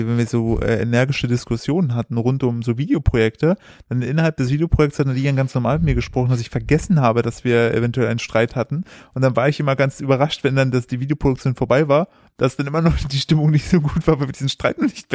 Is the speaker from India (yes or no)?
no; Germany; kann gar nicht sein, wir sind Deutsche.